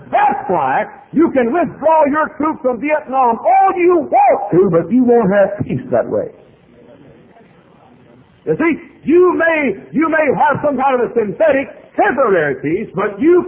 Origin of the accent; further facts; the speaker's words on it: Dallas, Texas, United States; I said, I grew up in Dallas, Texas."